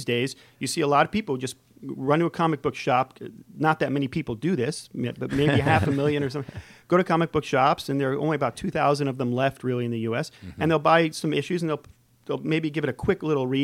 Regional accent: West Hartford, Connecticut, United States; now in Atlanta, United States; I'm from West Hartford, Connecticut, originally.

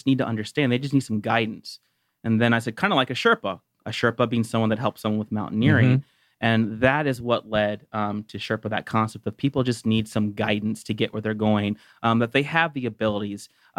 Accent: Ohio, United States; now in Atlanta, United States; No, I'm originally from Ohio, but I've spent most of my life in Atlanta.

